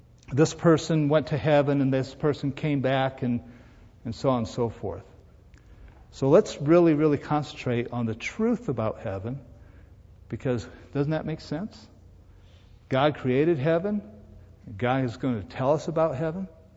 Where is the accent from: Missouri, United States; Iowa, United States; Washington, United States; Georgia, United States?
Iowa, United States; I'm from Iowa, and over by the Mississippi River, there's a big park that you can go